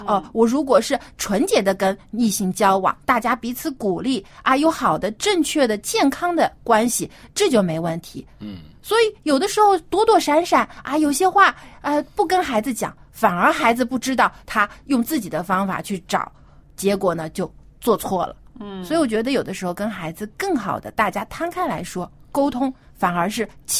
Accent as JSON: {"language": "Chinese", "country": "China", "said": "我觉得因为我们中国人可能也是还有一些这种传统和保守的思想"}